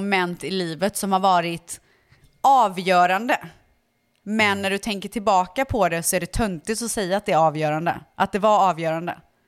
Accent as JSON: {"language": "Swedish", "town": "Borås", "region": "Västra Götaland County", "country": "Sweden", "said": "alltså jag var ändå från Borås."}